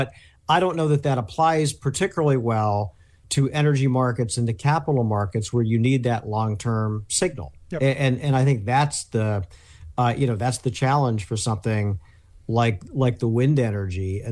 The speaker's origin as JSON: {"language": "English", "region": "Indiana", "country": "United States", "tie": "born or raised there", "said": "my home state of Indiana."}